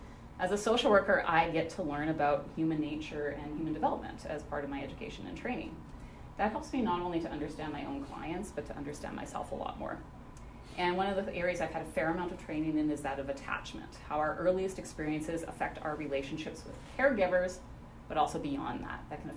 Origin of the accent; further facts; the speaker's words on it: Saskatchewan, Canada; In my hometown, in Saskatchewan